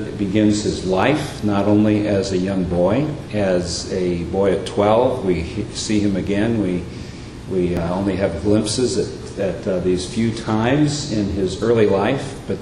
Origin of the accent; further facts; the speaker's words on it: Colorado, United States; I grew up in Colorado, so I know what the mountain ranges look like.